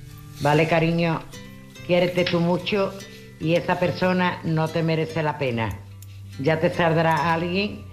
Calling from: Seville, Andalusia, Spain; de Sevilla.

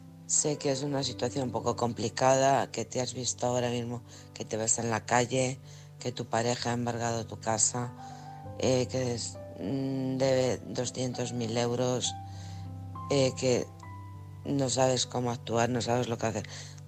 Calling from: Alcorcón, Community of Madrid, Spain; de Alcorcón.

